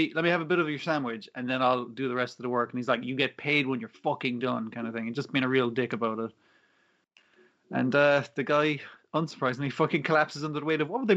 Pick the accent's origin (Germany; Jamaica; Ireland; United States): Ireland; Whereas I'm Irish and raised Catholic, but not anymore.